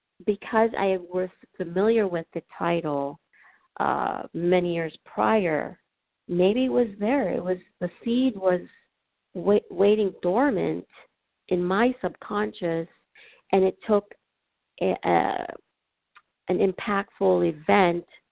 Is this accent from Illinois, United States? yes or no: yes; Chicago, Illinois, United States; also born or lived in Kingston, Jamaica; Well, I hail from the island of Kingston, Jamaica, and I grew up in Chicago. I was raised by a single mom who was extraordinary.